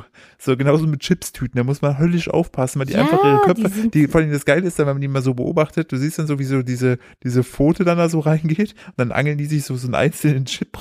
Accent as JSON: {"language": "German", "country": "Germany", "said": "kann gar nicht sein, wir sind Deutsche."}